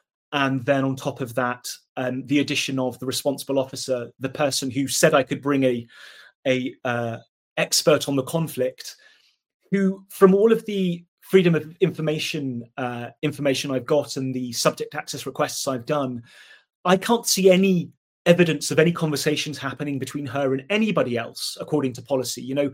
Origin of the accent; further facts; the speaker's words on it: United Kingdom; now in Islington, United Kingdom; I'm British Jordanian.